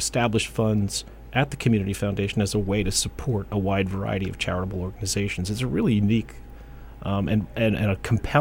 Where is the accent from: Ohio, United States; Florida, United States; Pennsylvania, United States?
Pennsylvania, United States; Bethlehem; But I was born and raised in Bethlehem. I attended Bethlehem schools and enrolled at Moravian College